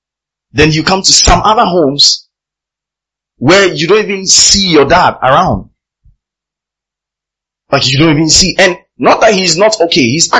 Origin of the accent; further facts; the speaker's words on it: Tamale, Northern Region, Ghana; I grew up in Tamale, spent most of my years in Tamale, maybe first 20, 21 years in Tamale. And growing up in a Muslim community or a Muslim neighborhood